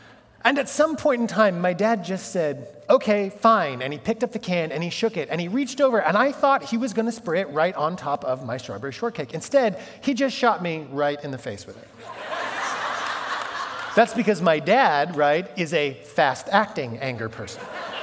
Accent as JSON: {"language": "English", "region": "California", "country": "United States", "said": "because I'm from California, you have to put sugar on strawberries."}